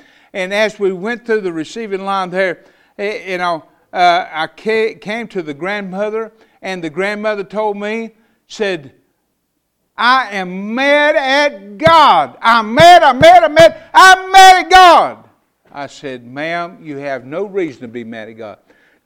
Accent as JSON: {"language": "English", "town": "High Point", "region": "North Carolina", "country": "United States", "tie": "born or raised there", "said": "Where I come from, and I was raised up in around High Point, North Carolina."}